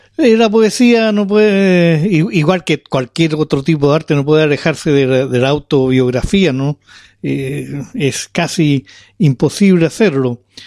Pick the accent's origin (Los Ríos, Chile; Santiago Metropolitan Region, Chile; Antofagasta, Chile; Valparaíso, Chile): Valparaíso, Chile; Sí, yo nací en verdad en la primera mitad del siglo pasado. Soy de Valparaíso, 1947.